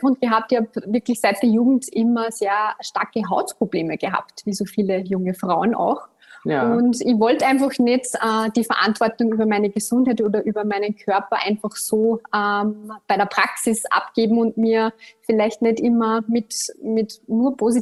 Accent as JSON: {"language": "German", "region": "Upper Austria", "country": "Austria", "accent": "Austrian", "said": "Hörerinnen und Hörer des Podcasts werden wahrscheinlich meinen österreichischen Akzent raushören. Schon der erste Fakt zu mir, bin Österreicherin, Oberösterreicherin, um genau zu sein, also gar nicht so weit weg von dir."}